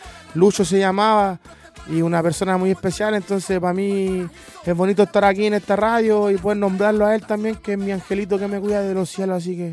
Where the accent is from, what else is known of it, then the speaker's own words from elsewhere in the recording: Viña del Mar, Valparaíso, Chile; Nosotros somos de Viña